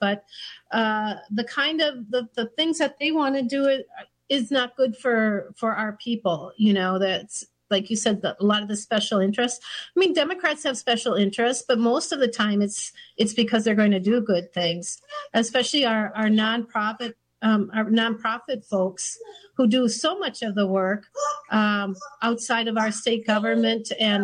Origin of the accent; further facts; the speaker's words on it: St. Cloud, Minnesota, United States; He actually started the Republican caucus up in the little town that that I grew up in the St. Cloud area.